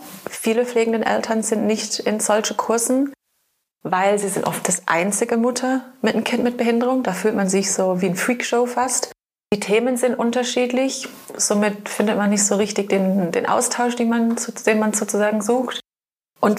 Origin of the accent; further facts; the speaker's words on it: England, United Kingdom; German is a second language; Ich bin Engländerin, verheiratet und ich habe zwei Kinder.